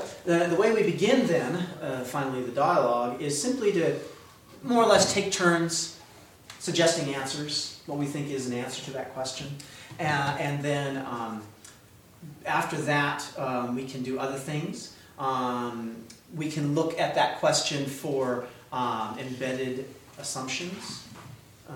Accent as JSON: {"language": "English", "country": "United States", "said": "I'm an American, okay?"}